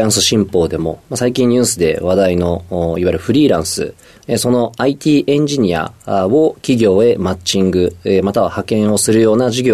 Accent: Komoro, Nagano, Japan; born there; 生まれは長野県の小諸市というところです。

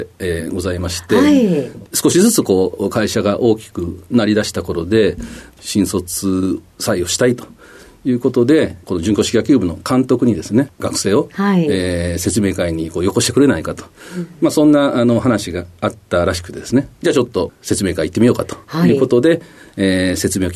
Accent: Hamamatsu, Shizuoka, Japan; はい、静岡県の浜松市出身です。

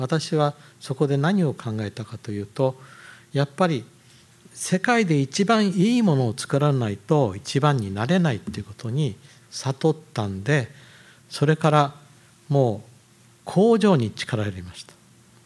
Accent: Fukuoka, Japan; まあこの地元の博多もね

